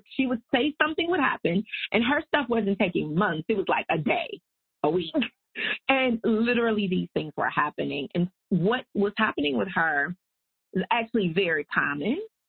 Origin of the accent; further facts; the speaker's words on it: the South, United States; accent: Southern; I'm from the South. If you couldn't tell, I didn't even try to do standard American accent today. You got